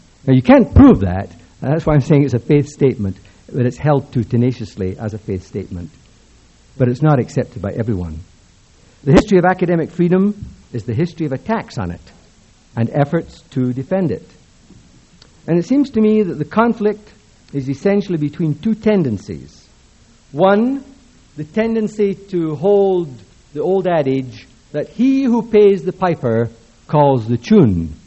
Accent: Scotland, United Kingdom; One, a statement of Samuel Johnson, whom as a Scot I don't have much respect for, but he was a pretty good English writer.

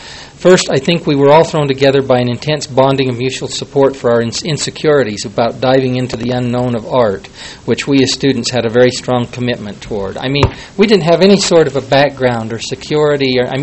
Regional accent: Utah, United States; and I was from Utah

